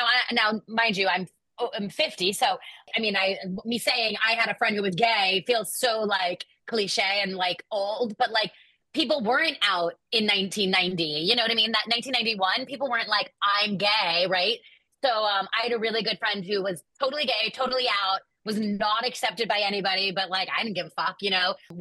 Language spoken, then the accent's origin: English; Bedford, New York, United States; I grew up in Bedford, New York. So I only grew up 45 minutes away from Manhattan.